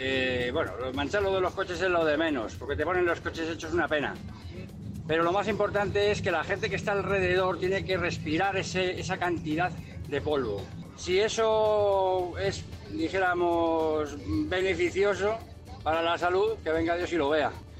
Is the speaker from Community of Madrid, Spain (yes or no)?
yes; Madrid, Community of Madrid, Spain; de Madrid.